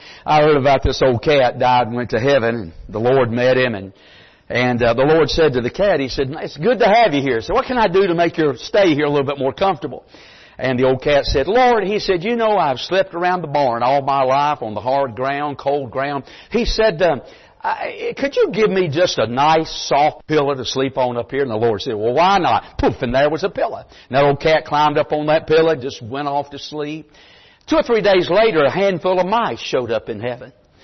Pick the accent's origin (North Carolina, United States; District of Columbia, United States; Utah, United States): North Carolina, United States; Mount Airy; I don't live in Mount Airy anymore, but I grew up in Mount Airy my whole life.